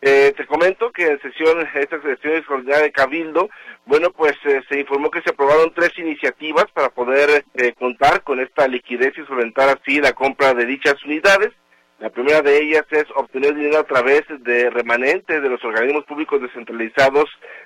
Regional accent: Guadalajara, Jalisco, Mexico; Pero evidentemente también nos vamos a enfrentar nosotros como tapatíos.

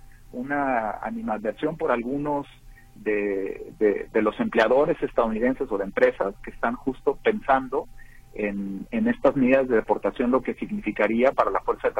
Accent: Mexico; vamos a tener que librar en este momento como mexicanos

